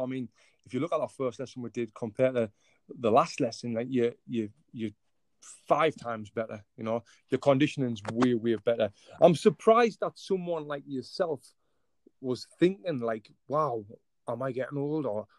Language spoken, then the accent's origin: English; England, United Kingdom; I'm actually from England.